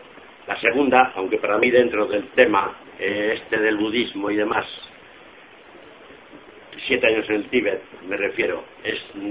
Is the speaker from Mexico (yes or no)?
no; Riaño, Castile and León, Spain; Soy de Riaño, León.